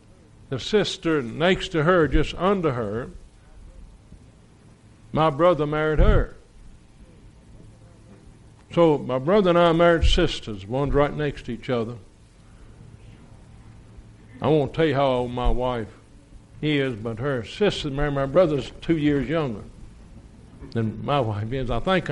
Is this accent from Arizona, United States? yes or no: no; Tennessee, United States; I said, "I'm from Tennessee."